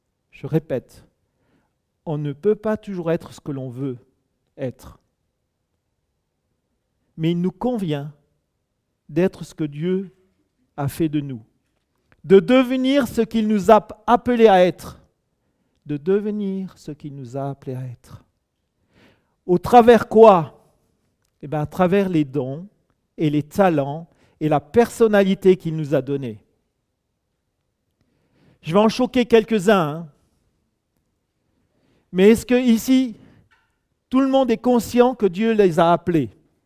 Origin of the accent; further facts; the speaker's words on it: Grand Est, France; born there; Je suis né dans l'Alsace du Nord et très jeune, j'ai connu les difficultés de la séparation.